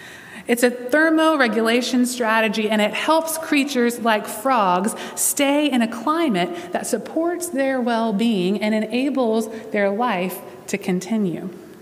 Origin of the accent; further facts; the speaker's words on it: the South, United States; As a Southerner myself, I have to confess that I heard this story a lot growing up